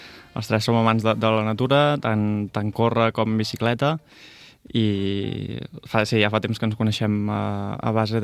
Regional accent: Vilafranca del Penedès, Catalonia, Spain; Sí, els tres som de Vilafranca.

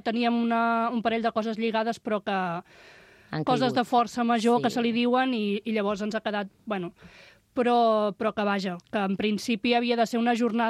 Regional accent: Subirats, Catalonia, Spain; Això som tres o quatre persones que, bueno, som de Subirats

